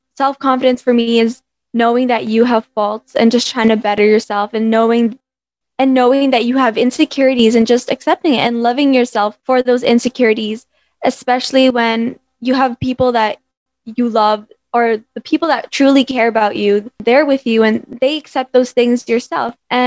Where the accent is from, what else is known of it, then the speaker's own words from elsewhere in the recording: Canada; also born or lived in Ireland; now in Philippines; I was born in Ireland, then I was raised in Canada, and currently I'm in the Philippines